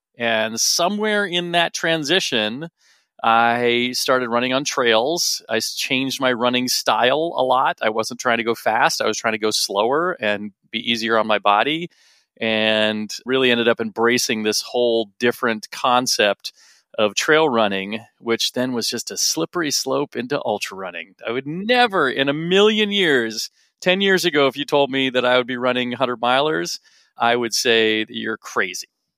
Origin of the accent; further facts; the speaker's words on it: California, United States; Well, I grew up in California too.